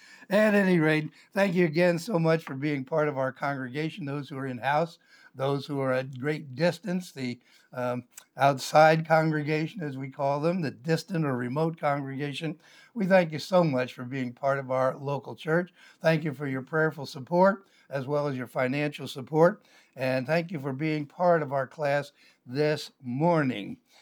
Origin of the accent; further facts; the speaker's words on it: Pennsylvania, United States; You see, I'm from Pennsylvania, and I graduated Penn State University for my undergraduate.